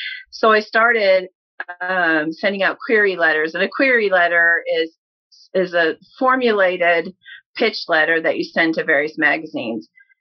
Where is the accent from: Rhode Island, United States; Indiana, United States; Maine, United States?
Indiana, United States; Portage; Well, I grew up in Portage. I graduated in 1984